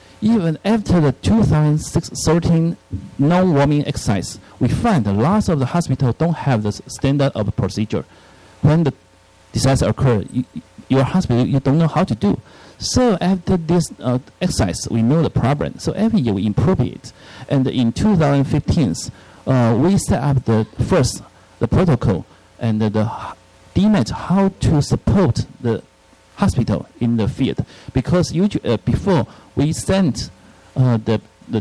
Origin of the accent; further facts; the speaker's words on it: Taiwan; English is a second language; from Taiwan.